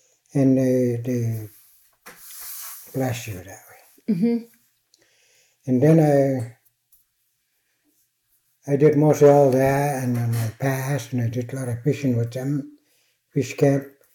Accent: Chistochina, Alaska, United States; also born or lived in Shoshana; I was born in Shoshana. I came down to Chistochina in 1952. That's when Bell, Joe, and Maggie took me.

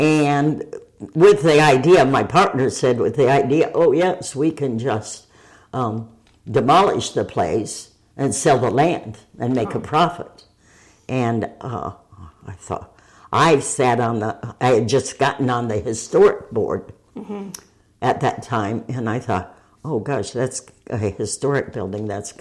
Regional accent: East Moline, Illinois, United States; also born or lived in Iowa / Ohio; Illinois. I was born in Illinois, the Quad Cities, or East Moline, and then I raised my family in Illinois, Iowa, Ohio.

